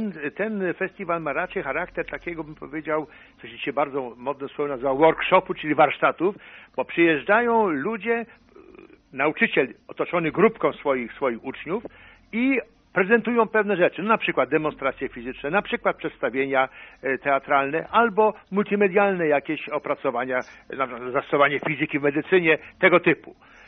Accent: Leszno, Greater Poland Voivodeship, Poland; Urodziłem się w Lesznie, szkołę podstawową, średnią, liceum ogólnokształcące na Kurpińskiego, wtedy było jedyne tylko, więc w to liceum skończyłem i ciągle czuję się leszczyniakiem.

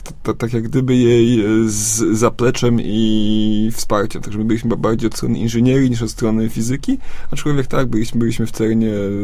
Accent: Gronów, Lower Silesian Voivodeship, Poland; My jesteśmy w trójkę z Gronowa

